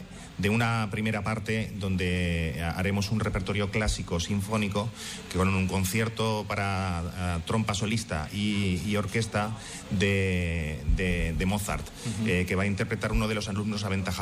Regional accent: Valdepeñas, Castilla-La Mancha, Spain; Yo vengo de un pueblo de La Mancha, de Valdepeñas, que es un pueblo muy parecido a Lucena

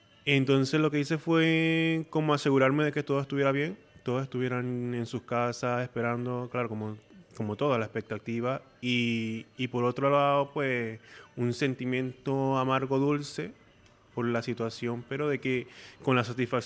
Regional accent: Nueva Esparta, Venezuela; También yo soy margariteño y ellos allí fue los que me avisaron.

